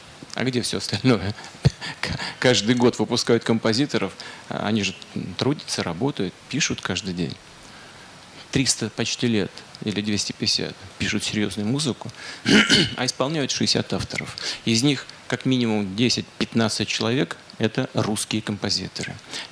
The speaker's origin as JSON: {"language": "Russian", "region": "Saint Petersburg", "country": "Russia", "said": "Вот я об этом хорошо знаю, я сам из Ленинграда, из Петербурга."}